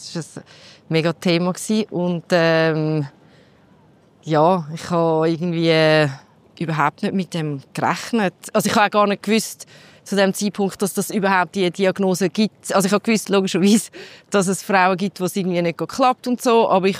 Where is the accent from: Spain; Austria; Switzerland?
Switzerland; Zurich; Ich komme aus Zürich